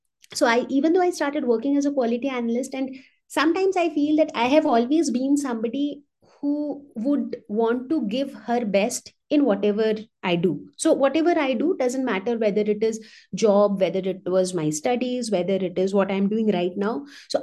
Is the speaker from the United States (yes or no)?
no; Dhanbad, Jharkhand, India; class family, Bengali family. So I was the second girl child to my parents. And I was brought up in Dhanbad, which is in Jharkhand. So since my dad was an engineer who worked with BCCL, so I kind of spent my entire school days in Dhanbad.